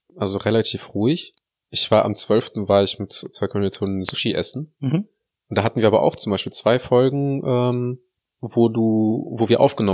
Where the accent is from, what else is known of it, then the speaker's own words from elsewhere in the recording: Kazakhstan; Ich bin in Kasachstan aufgewachsen.